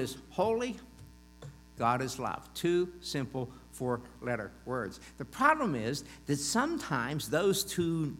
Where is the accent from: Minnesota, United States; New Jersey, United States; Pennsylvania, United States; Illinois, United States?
Pennsylvania, United States; McKeesport; I had the privilege of living four houses down from my grandparents when I was raised in McKeesport, duplex houses and a housing development.